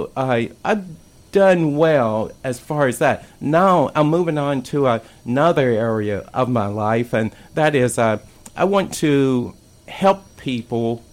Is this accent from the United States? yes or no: yes; North Carolina, United States; I grew up on a farm in Sampson County, North Carolina.